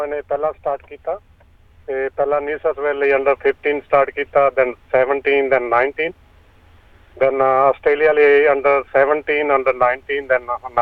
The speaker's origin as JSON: {"language": "Punjabi", "town": "Dasanjh Kalan", "region": "Punjab", "country": "India", "lives_now": "Sydney, Australia", "said": "ਹਾਂਜੀ, ਸਾਡਾ ਪਿੰਡ ਹੈਗਾ ਜੀ ਦਸਾਂਝ ਕਲਾਂ, ਅਤੇ ਅਸੀਂ ਇੱਥੇ ਵੁੱਡਕ੍ਰਾਫਟ ਸਿਡਨੀ 'ਚ ਰਹਿੰਦੇ ਹਾਂ।"}